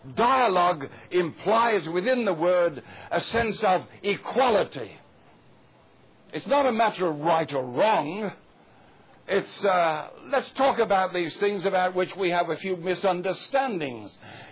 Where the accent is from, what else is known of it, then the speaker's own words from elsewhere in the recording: England, United Kingdom; I'm English. You very well know that I am. I can't be anything else because I'm an Englishman. The blood of an Englishman's in my veins.